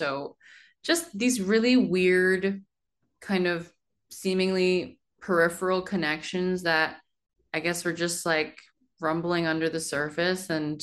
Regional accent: United States; I'm Korean American, and as much as K-pop has been so formative to me and who I am

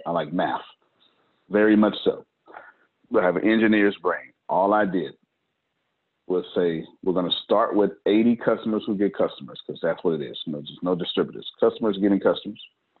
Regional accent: Texas, United States; You know, so I'm sure these pecans are fantastic because I'm from Texas. From Texas.

